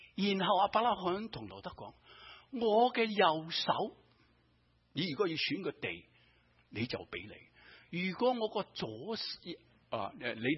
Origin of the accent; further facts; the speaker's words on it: China; 我们中国人、啊、在民国初期的时候还是穿长衫马褂